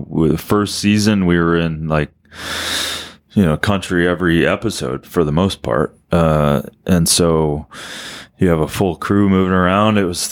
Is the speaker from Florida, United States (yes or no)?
no; Minnesota, United States; It's 35 minutes from my hometown. Mm. Like I got my first Cannondale road bike there. I raced BMX on the track in Albert Lea. So it's like, those are my people.